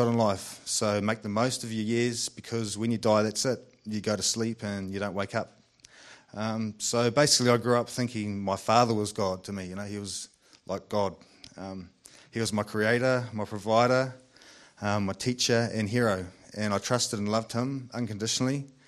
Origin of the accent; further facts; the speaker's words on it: Kauai, Hawaii, United States; I was raised in Kauai by my dad Neil and mum Brenda, along with my younger sisters.